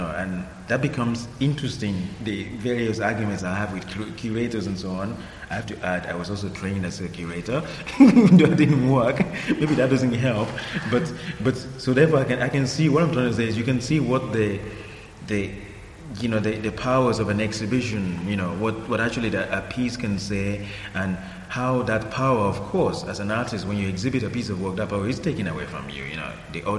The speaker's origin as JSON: {"language": "English", "country": "Nigeria", "said": "as a Nigerian, if I'd gone to South Africa to work or do anything, I would be banned for life from going to Nigeria, so it's quite heavy."}